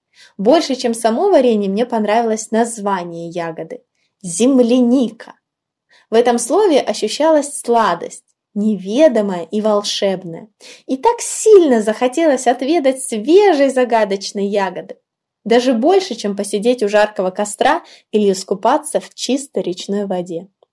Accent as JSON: {"language": "Russian", "town": "Blagoveshchensk", "region": "Amur Oblast", "country": "Russia", "tie": "born or raised there", "said": "когда я еще жила в родном городе Благовещенске, что лежит в объятиях двух рек – Амура и Зеи. Там, где лето может быть знойным, а небо всегда высокое и голубое."}